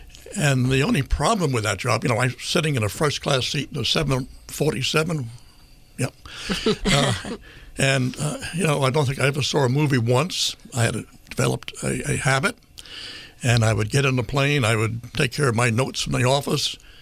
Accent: Manhattan, New York, United States; My wife's family comes from Brooklyn. I come from Manhattan. There's not a farmer in the family.

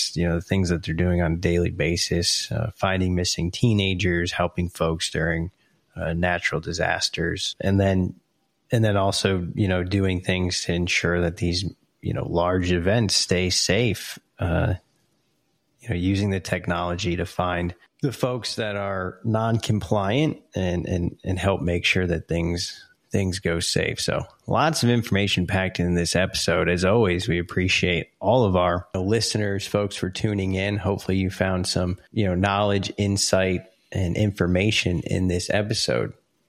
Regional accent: Connecticut, United States; Had a lot of fun growing up in Connecticut.

